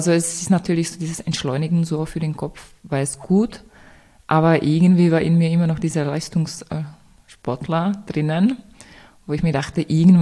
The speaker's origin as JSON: {"language": "German", "country": "Czechia", "second_language": "German", "moved": "as an adult", "lives_now": "Vienna, Austria", "said": "Ich komme ursprünglich aus Tschechien. Ich bin 2015 nach Wien gezogen, eigentlich nur für ein Semester, Germanistik. Und seitdem bin ich hier. Das heißt, im September sind das schon 7 Jahre."}